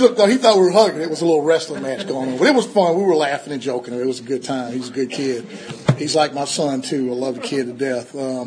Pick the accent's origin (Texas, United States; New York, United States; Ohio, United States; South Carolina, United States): South Carolina, United States; Columbia; So let me start out by saying I'm from South Carolina. Go Gamecocks? No. I'm from Columbia, South Carolina, and I am a Gamecock, of course, because that's where I'm from.